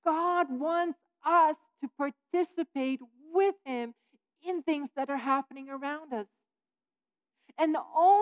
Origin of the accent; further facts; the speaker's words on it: Netherlands; now in Calgary, Canada; so I'm from the Netherlands, or technically I'm a missionary kid, so I'm from everywhere, but in the Netherlands before I came here